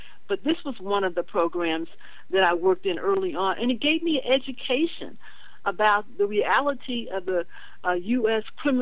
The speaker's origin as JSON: {"language": "English", "town": "Jefferson City", "region": "Missouri", "country": "United States", "tie": "born or raised there", "said": "I grew up in Jefferson City, Missouri, where the state prison there was located at that time, and my mother used to work there"}